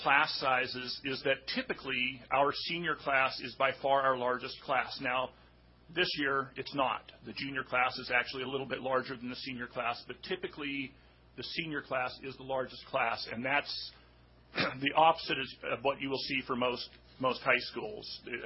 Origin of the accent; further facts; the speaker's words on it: Soldotna, Alaska, United States; born there; I was born in Soldotna and graduated from Manilchik School.